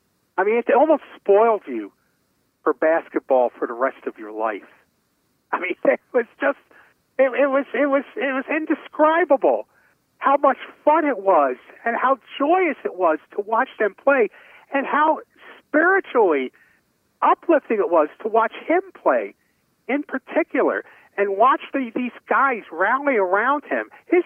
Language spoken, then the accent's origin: English; Brooklyn, New York, United States; I grew up in Brooklyn, but we didn't play basketball in Brooklyn.